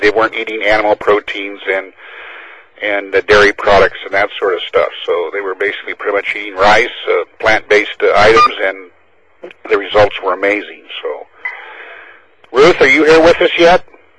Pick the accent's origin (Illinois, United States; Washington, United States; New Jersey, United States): Washington, United States; Olympia; Yeah, this is … I'm from Olympia, Washington